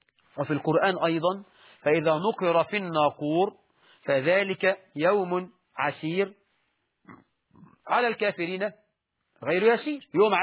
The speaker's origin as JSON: {"language": "Arabic", "country": "Egypt", "said": "فأمثالنا احنا كمصريين يقولوا"}